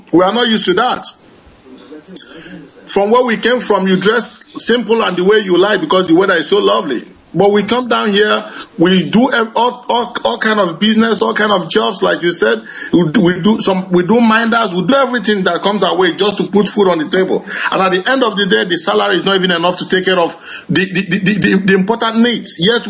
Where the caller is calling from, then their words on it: Dublin, Leinster, Ireland; I'm calling from Dublin, Ireland.